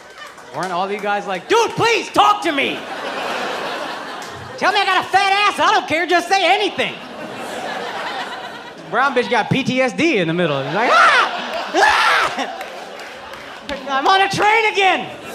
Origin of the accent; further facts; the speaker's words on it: India; Listen, I'm Indian.